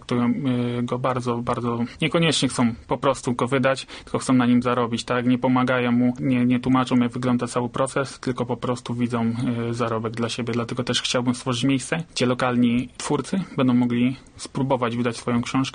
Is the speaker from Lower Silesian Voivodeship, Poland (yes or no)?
no; Walków, Łódź Voivodeship, Poland; now in Wieluń, Poland; Pochodzę z mojej miejscowości, to z Walków, położonym właśnie w gminie Osjaków.